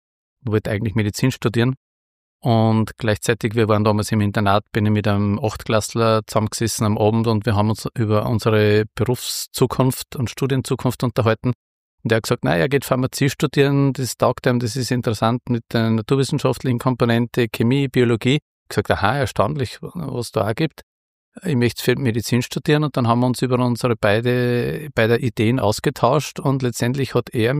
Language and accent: German; Salzburg, Austria; now in Upper Austria; Ich bin aufgewachsen, ganz klassisch am Land, 15 Kilometer von Salzburg entfernt, auf 770 Meter Seehöhe.